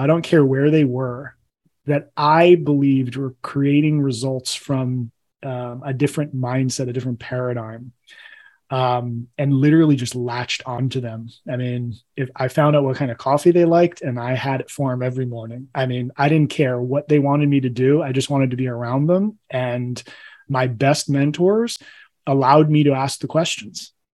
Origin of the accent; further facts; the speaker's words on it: New Jersey, United States; I grew up in Northeast New Jersey.